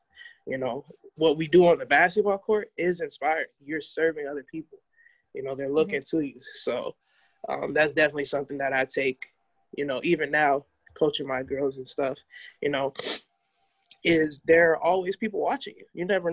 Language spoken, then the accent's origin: English; Long Beach, California, United States; I grew up in Long Beach, so a lot of the things that are coming to the forefront now is stuff that I grew up seeing and hearing about, you know.